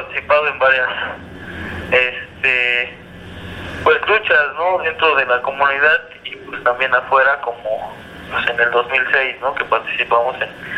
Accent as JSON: {"language": "Spanish", "region": "Oaxaca", "country": "Mexico", "said": "Pertenezco a la comunidad de los Xochitlán de Flores Magón. Y a su vez pertenecemos al grupo indígena Mazateco, que está ubicado en el noroeste del estado de Oaxaca."}